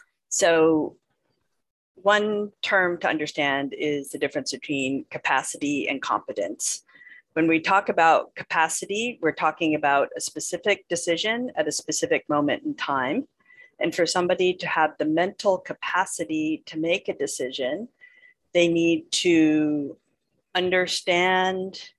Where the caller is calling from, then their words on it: San Francisco, California, United States; And I am speaking from San Francisco, California, and I have a California perspective